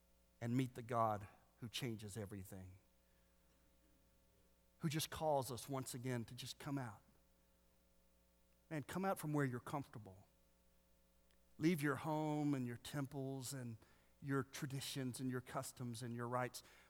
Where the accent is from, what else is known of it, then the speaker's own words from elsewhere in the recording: United States; And we all know about movements because we're American evangelicals.